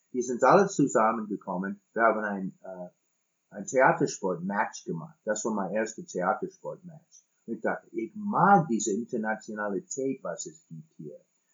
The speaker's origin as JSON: {"language": "German", "country": "United States", "second_language": "German", "said": "Ich bin Amerikaner, aber bin mehr Mensch als Amerikaner."}